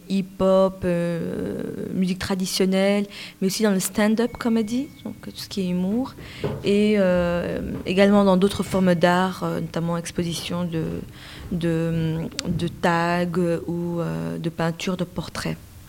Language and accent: French; Berchem-Sainte-Agathe, Brussels-Capital Region, Belgium; born there; ce sont mes grands-parents qui sont arrivés à Molenbeek, mes parents ont grandi, se sont mariés à Molenbeek, je suis née à Berkheim-Sainte-Agathe, là je suis maman d'un petit garçon de 3 ans et demi qui est la quatrième génération molenbeekois.